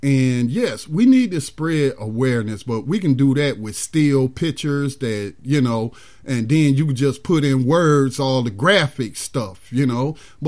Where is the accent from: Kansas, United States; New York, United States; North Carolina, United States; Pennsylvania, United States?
North Carolina, United States; Gastonia; born there; calling out of my hometown area. I was born in Gastonia